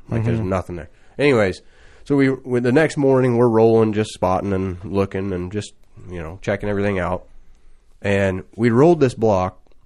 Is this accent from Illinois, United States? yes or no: yes; Illinois, United States; I'm from Illinois.